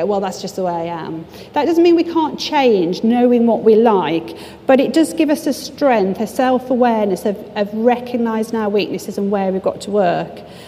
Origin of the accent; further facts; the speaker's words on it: United Kingdom; we are British, and we don't like the word pride, do we?